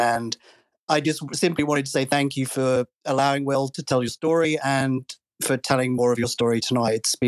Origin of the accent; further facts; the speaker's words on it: England, United Kingdom; And as an English person in little old England, that's incredible for me